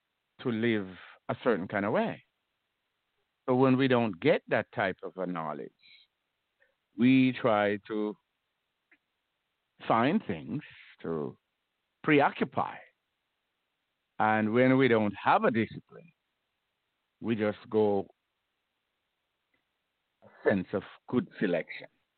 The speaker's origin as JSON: {"language": "English", "region": "Saint Catherine", "country": "Jamaica", "tie": "born or raised there", "said": "I grew up youngster in Jamaica, St. Catherine area there"}